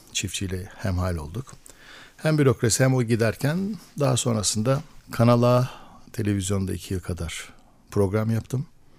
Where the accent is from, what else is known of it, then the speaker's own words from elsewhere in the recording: Ankara, Turkey; Kırşehirliyim. Yani doğma büyüme Ankaralıyım ama Kırşehir nüfusuna kayıtlıyız. Kırşehir'imizi de seviyoruz. Kırşehir kültürüyle büyüdük biraz da.